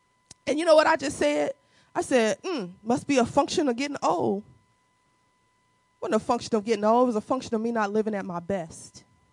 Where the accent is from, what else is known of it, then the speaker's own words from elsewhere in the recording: Midwest, United States; When I was growing up in the Midwest, I don't know if y'all did this, but we used to have the superlatives.